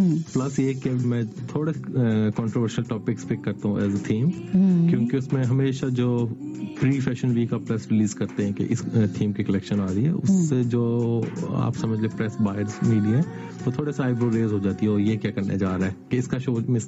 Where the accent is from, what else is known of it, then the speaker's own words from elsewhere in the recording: Faisalabad, Punjab, Pakistan; also born or lived in Lahore; now in London, United Kingdom; فیصل آباد سے جب میں نے اپنے ایجوکیشن کمپلیٹ کی تھی، پھر میں لاہور آیا تھا